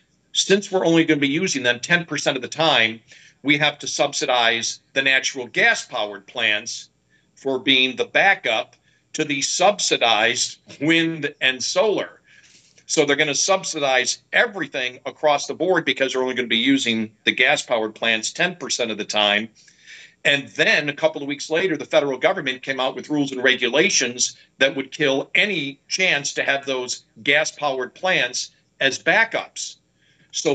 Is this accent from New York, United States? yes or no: yes; Buffalo, New York, United States; also born or lived in Northern Illinois; it was a storm that rivaled anything that I went through growing up in Buffalo, or when I lived in Northern Illinois and had some of the cold back there in the early 90s.